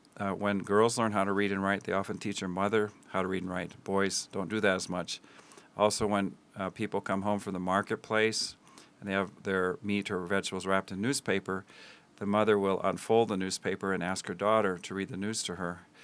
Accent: Tanzania; As a child, I grew up in Africa, in Tanzania, 15 years.

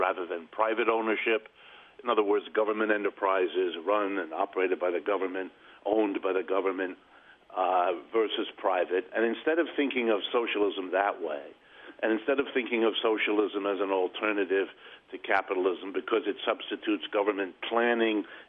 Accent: United States; Well, you know, I'm an American born and bred here and lived all my life here

